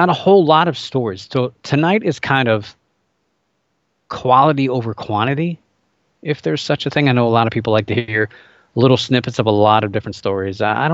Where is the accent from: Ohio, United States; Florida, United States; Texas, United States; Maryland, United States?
Ohio, United States; including my home state of Ohio. We had one.